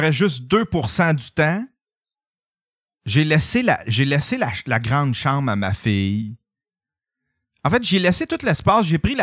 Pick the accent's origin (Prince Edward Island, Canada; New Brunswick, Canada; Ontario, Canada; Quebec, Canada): Quebec, Canada; quand j'étais jeune, je sortais en Abitibi